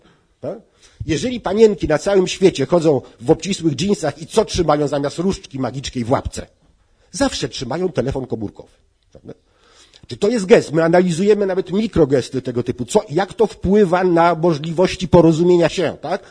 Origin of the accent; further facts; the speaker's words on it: France; Jako Francuz mogę to powiedzieć.